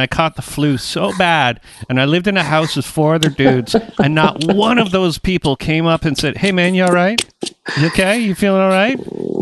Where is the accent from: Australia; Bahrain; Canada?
Canada; Toronto, Ontario; I'm from Toronto. Such a sick little boy from Toronto.